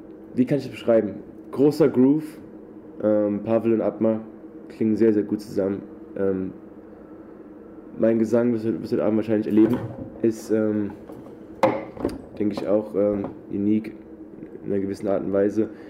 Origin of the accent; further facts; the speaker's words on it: Frankfurt am Main, Hesse, Germany; also born or lived in England / Poland / Austria; ich komme aus Frankfurt am Main. Das ist in der Mitte von Deutschland. Und ich bin 23 Jahre alt und seit dem 16. Lebensjahr bin ich sozusagen unterwegs in Europa, England, Polen, Österreich.